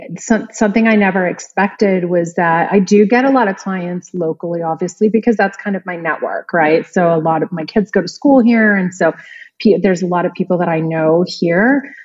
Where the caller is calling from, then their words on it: Lakeway, Texas, United States; I am about 30 minutes outside of Austin, Texas in Lakeway.